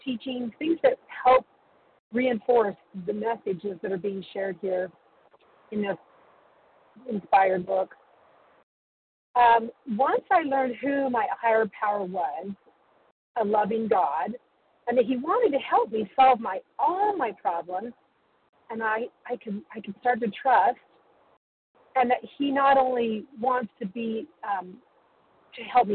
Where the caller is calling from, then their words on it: Utah, United States; Yeah, sorry … from Utah.